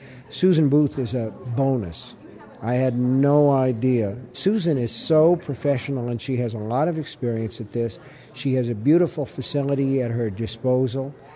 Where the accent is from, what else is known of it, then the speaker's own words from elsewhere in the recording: Maine, United States; He's from Indiana, and I'm from Maine.